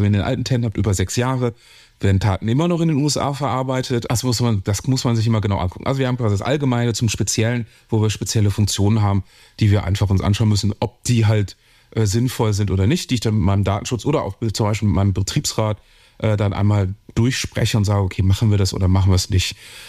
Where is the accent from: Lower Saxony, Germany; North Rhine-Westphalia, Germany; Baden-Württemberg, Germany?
North Rhine-Westphalia, Germany; Cologne; ich komme aus Köln